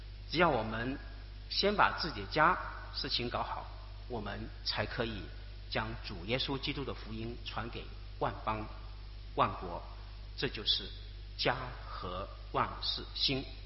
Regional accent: Hong Kong; 我们香港人通常叫它的粤语长片，

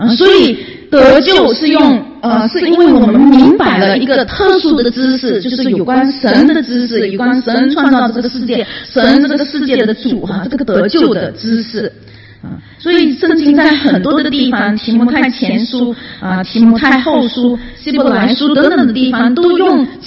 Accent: Malaysia; 因为我是马来西亚来的，

